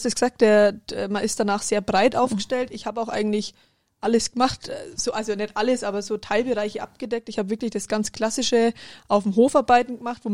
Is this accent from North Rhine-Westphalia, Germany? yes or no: no; Hauenreuth, Bavaria, Germany; Wir sind ja in Hauenreuth groß geworden, ein ganz kleines, schnuckliges Dorf.